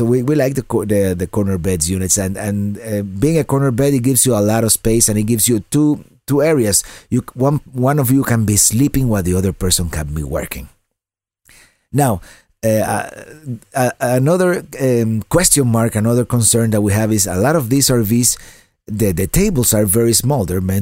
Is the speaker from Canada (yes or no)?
no; Cuba; first language es; English is a second language; I'm from Cuba originally, and I grew up speaking Spanish, and that's why I speak English with kind of a funny accent.